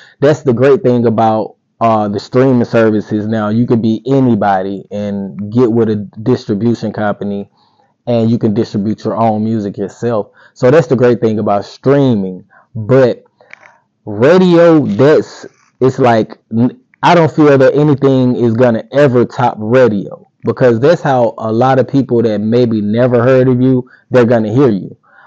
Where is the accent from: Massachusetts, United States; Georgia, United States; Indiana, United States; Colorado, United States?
Georgia, United States; Decatur; I'm from Decatur, Georgia, East Side. You know, grew up kind of on the rough side of town.